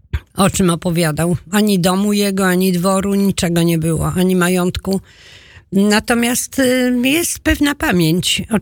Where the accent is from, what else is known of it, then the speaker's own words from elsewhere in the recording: Podlaskie Voivodeship, Poland; born there; Ja urodziłem się w Polsce, w województwie białostockim.